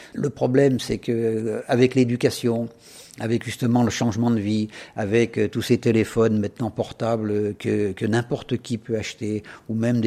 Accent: France; Moi, le moderniste, je connaissais parce que je suis français

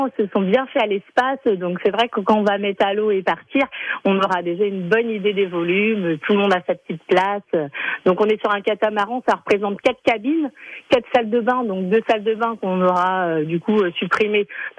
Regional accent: La Rochelle, Nouvelle-Aquitaine, France; parce qu'on est né à La Rochelle, donc on est vraiment des Rochelais pure souche

